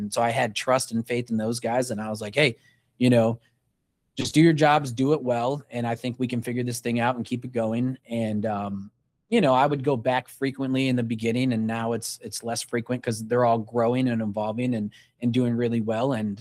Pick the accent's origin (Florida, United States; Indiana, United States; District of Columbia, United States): Indiana, United States; South Bend; I'm from South Bend, Indiana, so small, not very big.